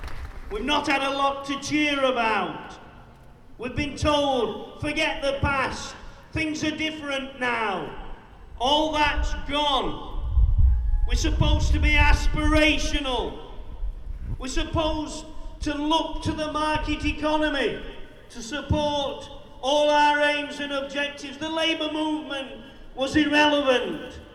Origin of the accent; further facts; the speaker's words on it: Clay Cross, East Midlands, United Kingdom; I'll be honest, I'm from Claycross